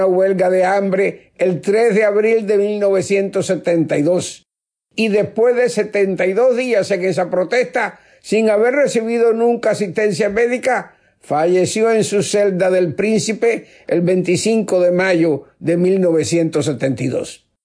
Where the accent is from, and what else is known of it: Cuba